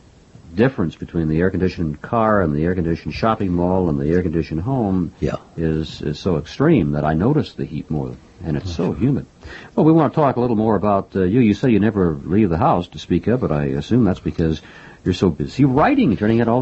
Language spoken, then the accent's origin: English; Houston, Texas, United States; And matter of fact, I grew up in Houston, and so before the days of air conditioning, I might add.